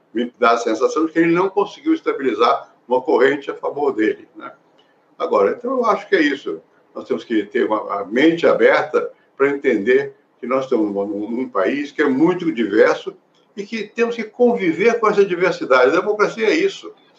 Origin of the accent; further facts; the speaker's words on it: Rio de Janeiro, Brazil; born there; eu nasci no Rio, sou paulista, minha mãe é amazonense, meu pai é do Paraná, meus avós são de Goiás.